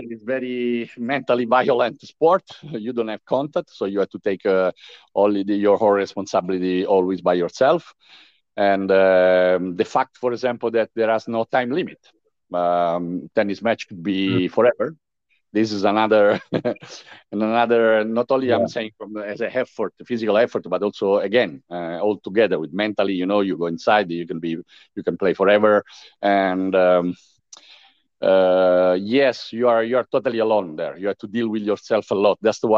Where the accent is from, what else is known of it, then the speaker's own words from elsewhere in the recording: Rome, Lazio, Italy; English is a second language; Of course, I grew up in Rome, and the history, we breathe history every time, and there is an old city, 2,500 years old